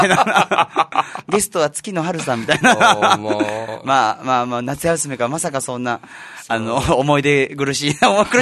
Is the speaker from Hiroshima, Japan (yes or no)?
no; Osaka, Japan; うちの母方が四国、高知県なもので、大阪出身なんですけど